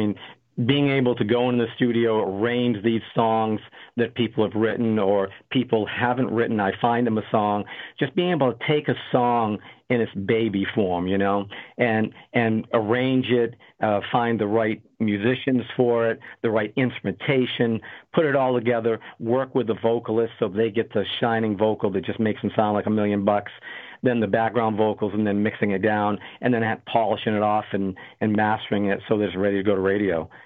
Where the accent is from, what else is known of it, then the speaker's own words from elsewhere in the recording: Madison, Maine, United States; now in Nashville, United States; No, I was born and raised in Madison, Maine, just a little town up there.